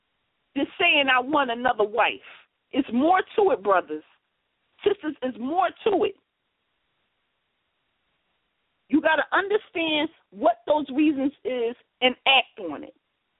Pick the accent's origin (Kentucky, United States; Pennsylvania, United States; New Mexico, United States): Pennsylvania, United States; Philadelphia; I grew up in Philadelphia. I learned under the Muslims that were in Philadelphia, and I grew up in the community